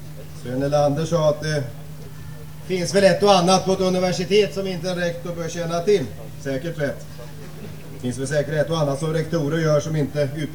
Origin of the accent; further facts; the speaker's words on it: Uppsala, Uppsala County, Sweden; Själv växte jag upp i Uppsala i en rivningskåk i vars bottenvåning Gud i brallan huserade.